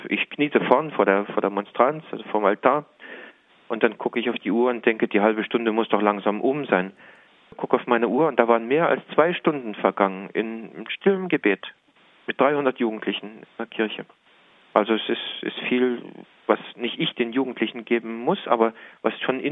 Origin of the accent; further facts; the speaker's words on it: East Germany, Germany; Ich stamme selber aus der Diaspora, aus der ehemaligen DDR